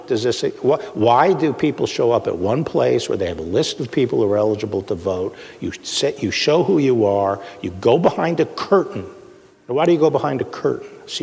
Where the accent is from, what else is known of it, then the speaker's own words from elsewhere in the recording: New York City, New York, United States; growing up on the Upper West Side in Bella Abzug's district in New York. We lived in Columbia University housing, which was great housing overlooking the Hudson River and stuff